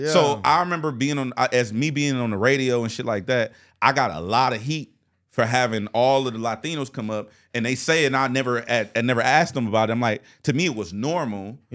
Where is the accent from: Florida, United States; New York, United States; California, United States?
California, United States; Like I said, I'm from the East Side, right? My mom family from Compton. My dad family from a place called Linwood.